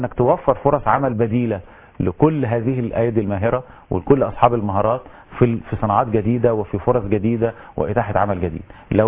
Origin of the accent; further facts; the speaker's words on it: Egypt; عندنا في مصر الحالة العكس، الأساسي هو 20% و80% من الأجر مربوط بالمتغير